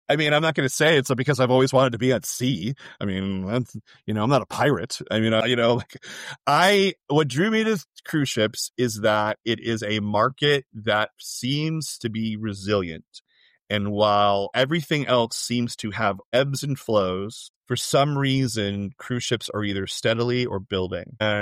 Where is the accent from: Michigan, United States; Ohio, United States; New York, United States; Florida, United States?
Florida, United States; Orlando; now in Los Angeles, United States; I grew up in Orlando and now I live in Los Angeles.